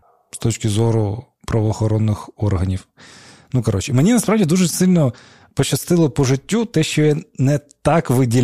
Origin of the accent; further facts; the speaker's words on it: Crimea, Ukraine; Я такий, кримський татарин, такий.